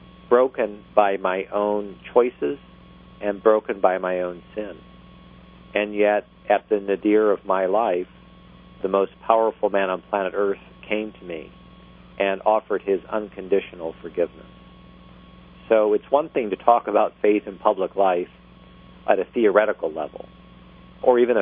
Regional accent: Fort Wayne, Indiana, United States; a newspaper that I was writing for in my hometown of Fort Wayne, Indiana.

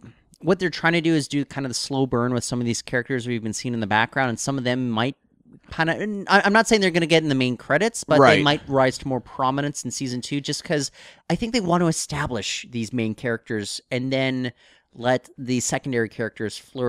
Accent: United States; now in Canada; but I grew up in the United States.

